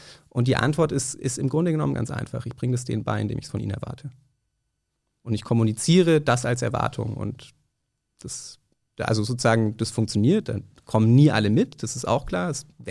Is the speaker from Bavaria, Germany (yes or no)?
yes; Nuremberg, Bavaria, Germany; Ich komme aus Nürnberg ursprünglich.